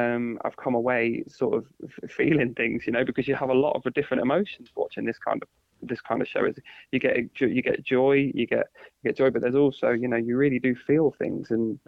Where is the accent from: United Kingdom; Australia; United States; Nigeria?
United Kingdom; Coventry, West Midlands; Coventry. I'm from Tyle Hill in Coventry, yeah.